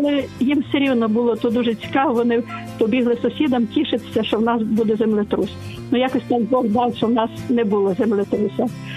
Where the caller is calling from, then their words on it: Lviv, Lviv Oblast, Ukraine; Я зі Львова